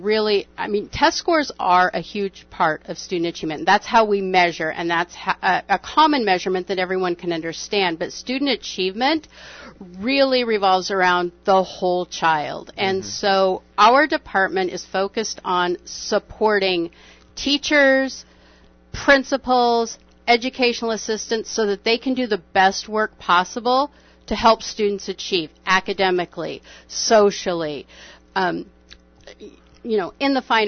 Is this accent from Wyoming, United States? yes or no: yes; Casper, Wyoming, United States; now in Lake Havasu, United States; I was born and raised in Casper.